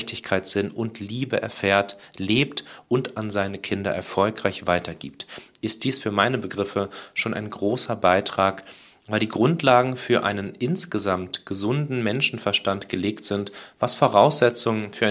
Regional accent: Berlin, Germany; Ich bin ein Wendekind in Berlin aufgewachsen

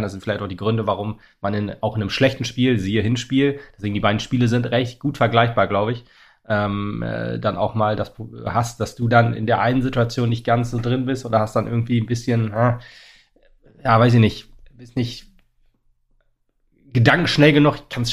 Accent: Oldenburg, Lower Saxony, Germany; das kann ich als Oldenburger schon irgendwie verstehen

